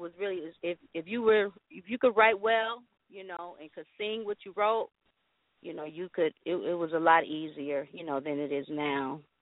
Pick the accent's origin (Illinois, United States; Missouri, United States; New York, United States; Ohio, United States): Ohio, United States; Dayton; moved away as an adult; I reached of age, I said, let me come on out here to California. And, you know, that's what I did. I'm from Dayton, Ohio.